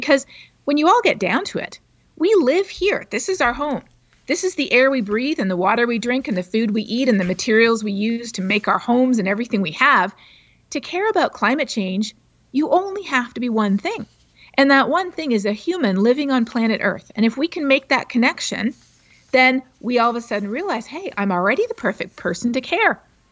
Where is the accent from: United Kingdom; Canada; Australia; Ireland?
Canada; moved away as an adult; now in United States; I'm originally from just over the border, so I am Canadian. And it wasn't until after I moved to the States, which I did for graduate school